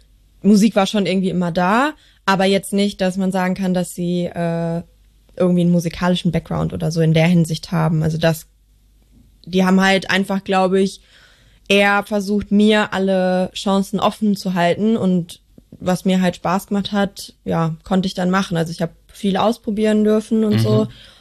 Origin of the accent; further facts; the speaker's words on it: Bochum, North Rhine-Westphalia, Germany; Bochumerin